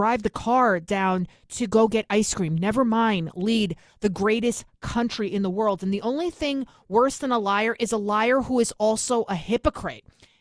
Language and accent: English; New York, United States; accent: New York; I can't say it because my New York accent